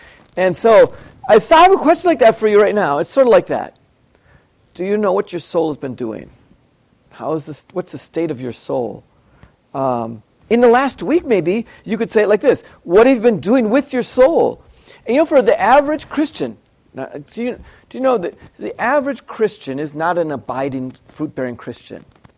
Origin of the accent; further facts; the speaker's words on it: Milwaukee, Wisconsin, United States; When I was a kid, I grew up in Milwaukee, Wisconsin.